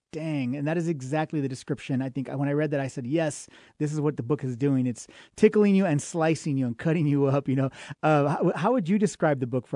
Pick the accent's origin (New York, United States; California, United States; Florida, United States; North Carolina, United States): California, United States; now in El Paso, United States; I'm not from here, as you know. I'm actually from California, but I've been here now for 5 years.